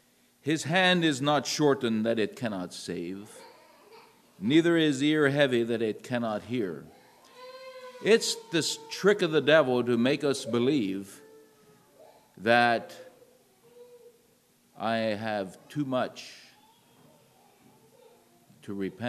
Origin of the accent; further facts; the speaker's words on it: Ohio, United States; I'm not from around here. I'm from Ohio.